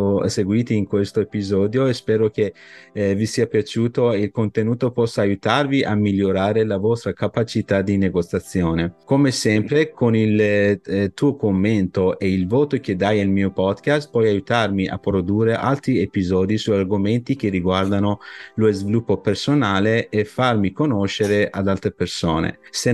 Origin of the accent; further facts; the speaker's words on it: Iran; nel mio paese di origine l'Iran è proprio abbiamo questo stile di avere prima avere una conoscenza con la controparte